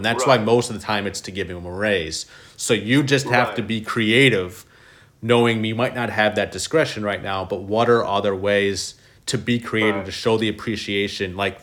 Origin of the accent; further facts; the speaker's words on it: Seattle, Washington, United States; You're from Chicago, I'm from Seattle.